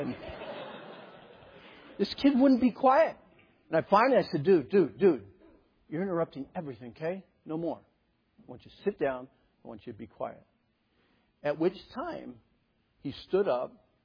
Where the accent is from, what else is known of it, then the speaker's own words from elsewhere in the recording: Pennsylvania, United States; When I was a kid, I grew up in Pennsylvania, and there were a lot of coal mines